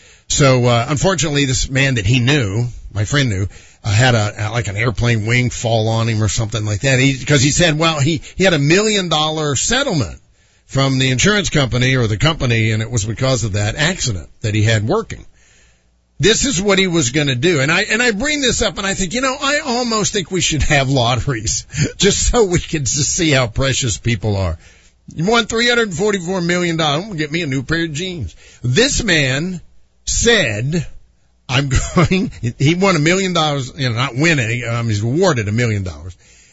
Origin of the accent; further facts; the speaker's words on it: North Carolina, United States; And you got to remember, I grew up in North Carolina.